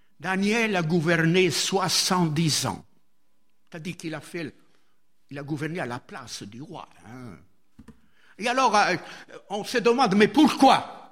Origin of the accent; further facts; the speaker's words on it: Italy; Moi, je ne vote pas, je suis italien.